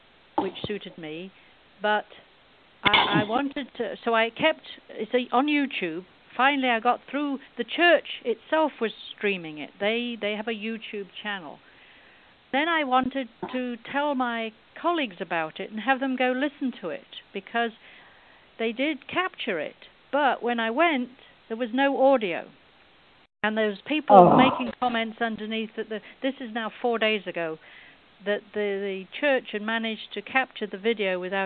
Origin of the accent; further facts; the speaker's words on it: United Kingdom; I, being a British person, knew nothing about